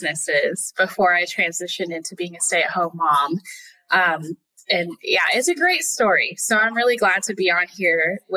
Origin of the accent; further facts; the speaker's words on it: Connecticut, United States; now in Texas, United States; So I live in Texas. I'm a mom of 3, 6 and under. I'm originally from Connecticut, hence why I don't have a Texas accent. I'm not from here.